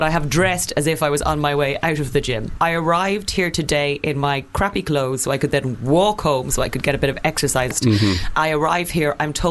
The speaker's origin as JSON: {"language": "English", "country": "Ireland", "said": "Yes, I don't think you can help being Irish. I think it kind of sits in your blood."}